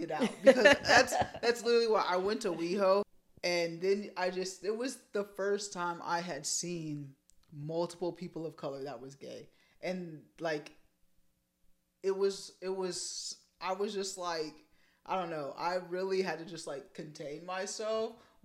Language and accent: English; El Dorado, Kansas, United States; now in Wichita, United States; So, I grew up in El Dorado, Kansas. So, it's even worse than Wichita.